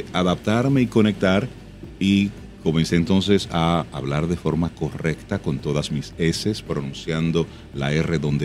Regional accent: Santo Domingo Este, Santo Domingo, Dominican Republic; yo me crié en Los Mameyes, entre Los Mameyes, Villa Duarte, Los Coquitos. Ese fue donde yo tuve mi niñez y mi adolescencia.

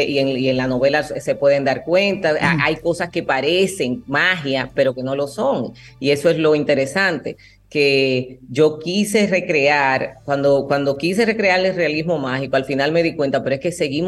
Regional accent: Dominican Republic; también la imaginé llevada a las tablas aquí en mi país

